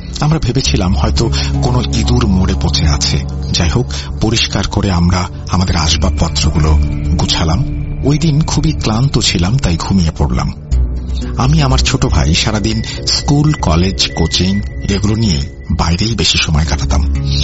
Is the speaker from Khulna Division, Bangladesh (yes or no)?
no; Dhaka, Dhaka Division, Bangladesh; ছোটবেলা থেকে ঢাকাতেই থাকি, ঢাকাতে আমাদের নিজেদের বাড়ি নেই। আমরা ঢাকার শ্যামলি এলাকায় একটি বাসা ভাড়া নিয়ে থাকতাম